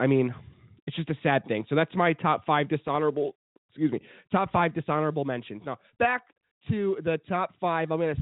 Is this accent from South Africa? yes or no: no; Canada; He's Canadian. I'm Canadian.